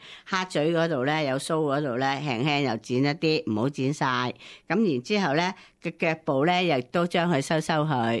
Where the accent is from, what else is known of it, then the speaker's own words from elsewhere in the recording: China; now in Australia; 咁而咧就冬节咧就系我中国人嘅即系过冬啦